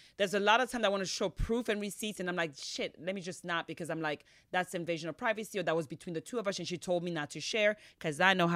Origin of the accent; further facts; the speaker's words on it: Miami, Florida, United States; I lived in Miami for the past 30 plus years and I just moved like when Miles was what, 2? So I am from Miami, honey. I am not Miami-ish.